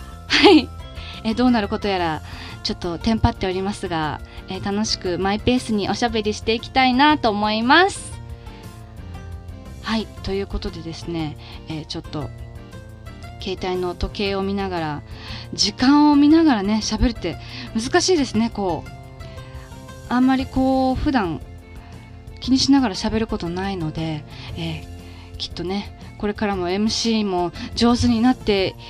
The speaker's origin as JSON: {"language": "Japanese", "town": "Naha", "region": "Okinawa", "country": "Japan", "tie": "born or raised there", "said": "ですね、沖縄県那覇市生まれ育ちの"}